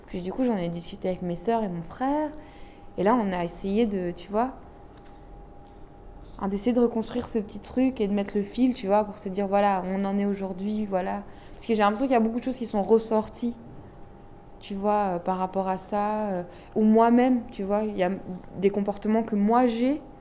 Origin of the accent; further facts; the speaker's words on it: Morocco; je suis marocaine